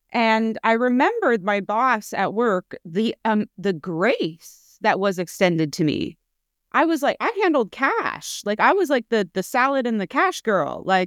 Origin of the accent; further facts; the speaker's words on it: Canada; also born or lived in United States; We also lived in the States and we're Canadian.